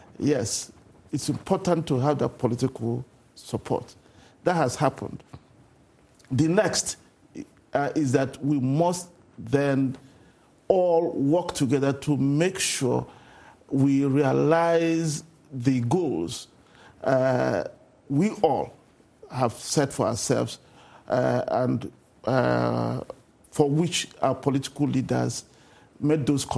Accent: Nigeria; I'm originally a Nigerian

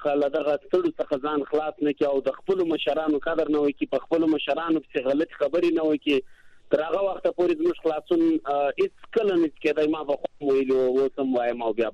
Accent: Pakistan; موږ خو پاکستانیان موږ خو په پاکستان کې پراته یو

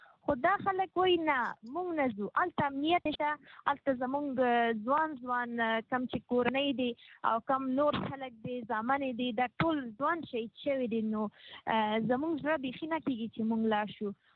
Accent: Afghanistan; ځکه چې موږ خپل افغان یو

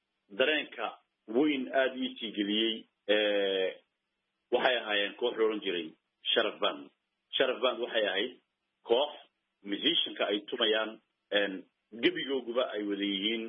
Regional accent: Djibouti; iyaan anigu ahaa xaafada lixaad iyo afraad ee dalka Jabuuti ayaan ahaa calanka ka hor halkaasuu dareenka fanku igaga dhashay

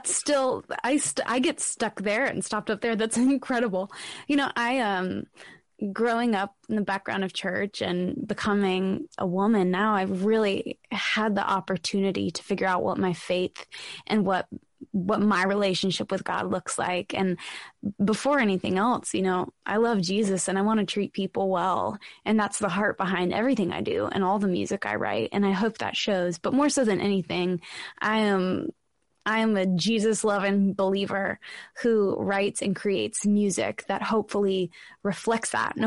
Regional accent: Nashville, Tennessee, United States; growing up in Music City, the just this huge mosaic of so many different genres and so many different styles and sounds.

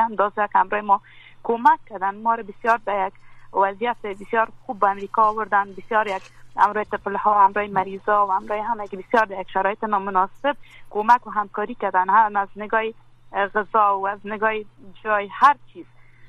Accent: Afghanistan; now in United States; ما از افغانستان بیرون شدیم آمدیم

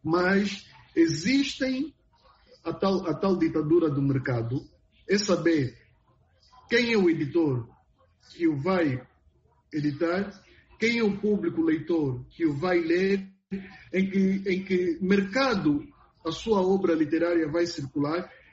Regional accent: Angola; first language Kimbundu; Portuguese is a second language

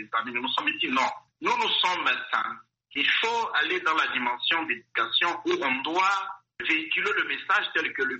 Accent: DR Congo; ici chez nous en RDC

